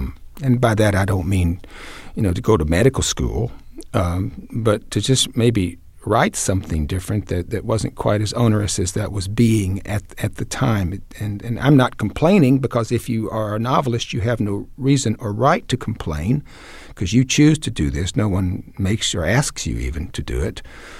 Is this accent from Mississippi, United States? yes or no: yes; Mississippi, United States; also born or lived in Arkansas; So I think I grew up in Mississippi and Arkansas with a very vivid sense of people passing on.